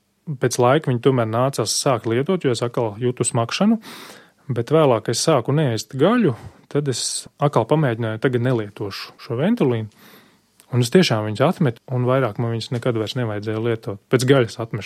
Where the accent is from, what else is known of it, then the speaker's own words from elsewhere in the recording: Ogre, Ogre Municipality, Latvia; teicu, esmu no Ogres